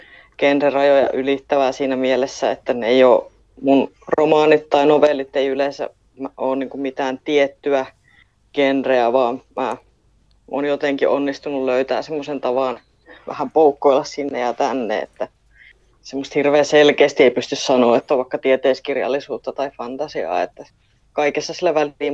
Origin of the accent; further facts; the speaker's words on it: Kokkola, Central Ostrobothnia, Finland; No, mä oon kokkolalainen kirjailija